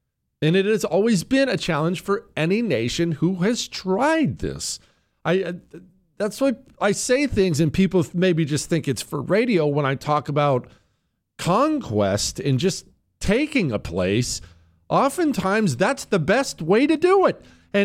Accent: Texas, United States; I'm from Texas. Half my friends are Mexican.

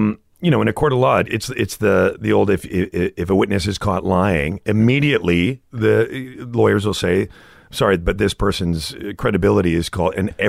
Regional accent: Toronto, Ontario, Canada; born there; I'm Canadian born.

